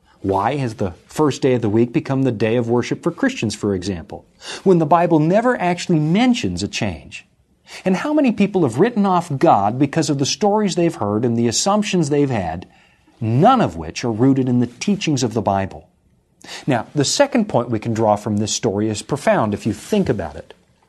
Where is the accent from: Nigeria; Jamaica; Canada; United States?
Canada; In my home country of Canada, the 1st of July is known as Canada Day, but it used to be called Dominion Day.